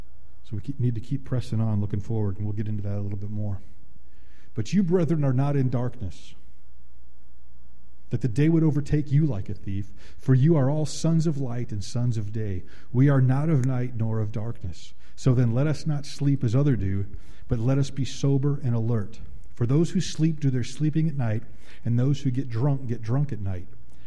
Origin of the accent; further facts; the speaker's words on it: Chicago, Illinois, United States; born there; so much violence in a city that I was born in Chicago, just so much violence.